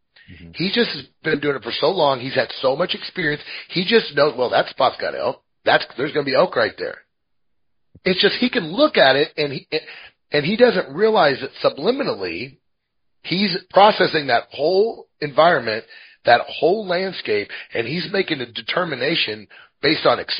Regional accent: Midwest, United States; now in Montana, United States; Because I'm from the Midwest.

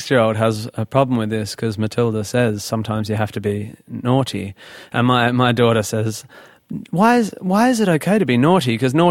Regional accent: Perth, Western Australia, Australia; In my 20s, I wrote a lot of music for theater, mostly youth theater and amateur stuff in Perth, in my hometown.

